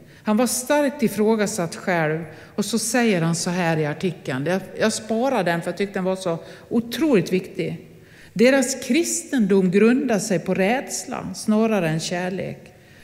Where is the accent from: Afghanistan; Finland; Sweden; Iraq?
Sweden; Nås, Dalarna County; när jag lärde mig cykla, då höll min pappa i pakethållaren. Hemma i Nås i Västerdalarna.